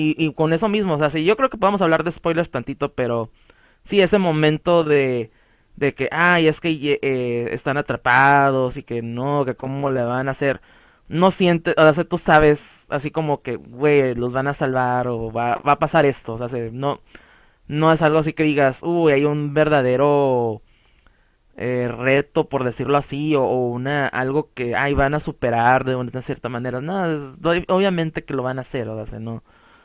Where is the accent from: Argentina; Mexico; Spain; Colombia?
Mexico; Como mexicanos, está esa conexión todavía más profunda, pues, es nuestra tradición